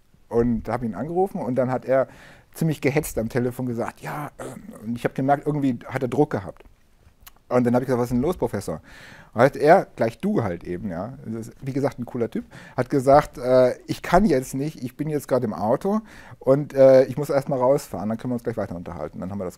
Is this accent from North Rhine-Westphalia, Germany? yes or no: no; Munich, Bavaria, Germany; ich komme aus dem Münchner Norden, da haben wir in meiner Straße 5 Supermärkte, 5 Supermärkte in einer Straße und die gesamte Infrastruktur ist im Arsch, ist kaputt. Es gibt einen Zigarettenladen und einen Alkladen, das war's.